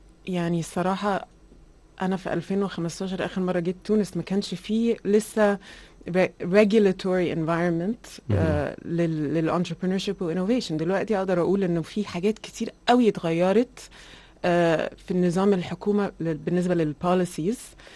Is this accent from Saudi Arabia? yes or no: no; Egypt; من 10 سنين حتى في مصر، يعني أنا مصرية